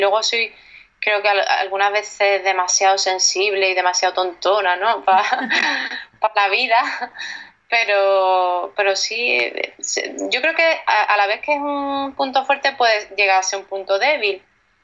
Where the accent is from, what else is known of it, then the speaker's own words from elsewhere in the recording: Cádiz, Andalusia, Spain; Yo mi tierra, Cádiz. Cádiz es precioso